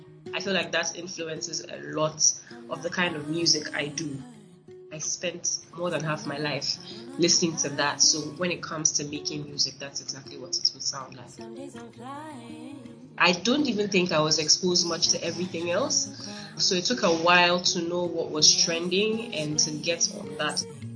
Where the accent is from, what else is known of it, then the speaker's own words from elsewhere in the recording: Nigeria; now in Ghana; I was born and raised in Nigeria. I've experienced a lot in Nigeria, and then I moved to Ghana, and I've been here for quite a while.